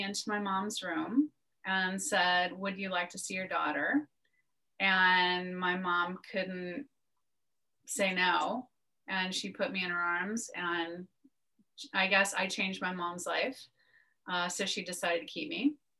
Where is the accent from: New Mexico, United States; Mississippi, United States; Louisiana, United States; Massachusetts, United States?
New Mexico, United States; Albuquerque; born there; I was born in Albuquerque, New Mexico.